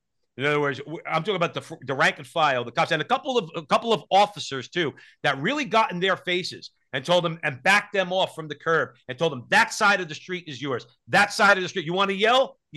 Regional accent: Newark, New Jersey, United States; I'm an Italian from Newark, New Jersey, okay?

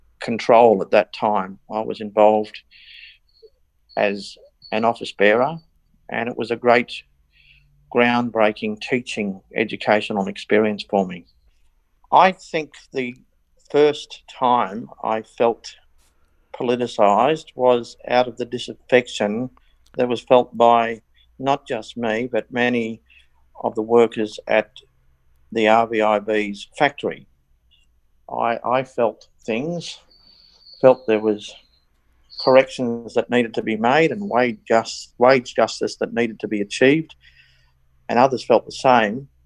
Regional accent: Kurri Kurri, New South Wales, Australia; moved away as an adult; now in Victoria, Australia; I came from the Hunter Valley, the coal fields there at Curry Curry, where I was born in 1963. And then through wanting work, I moved to Victoria.

